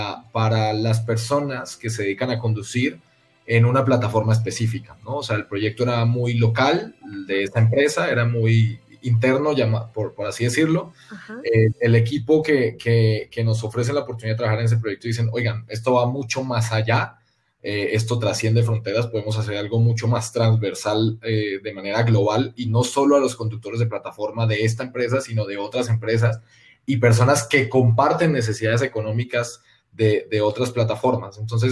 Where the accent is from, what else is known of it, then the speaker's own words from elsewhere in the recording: Cali, Valle del Cauca, Colombia; also born or lived in Bogotá; now in Mexico; Yo nací en Bogotá, pero viví toda mi vida en Cali, que es una ciudad pequeña del suroccidente de Colombia.